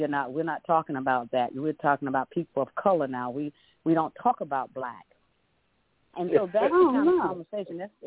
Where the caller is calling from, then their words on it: Los Angeles, California, United States; I'm calling from Los Angeles.